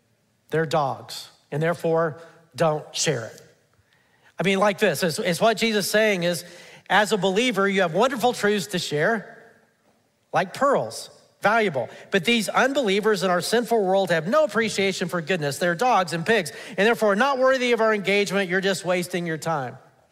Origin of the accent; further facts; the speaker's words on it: Alabama, United States; Now, you may think that because I grew up in Alabama, I know all about pigs, right?